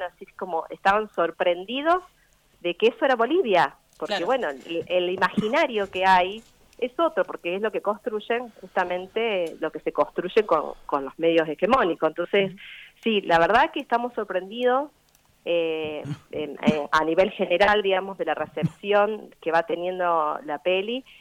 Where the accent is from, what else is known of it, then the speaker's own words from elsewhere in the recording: Santa Fe, Argentina; Yo soy de Santa Fe, digamos.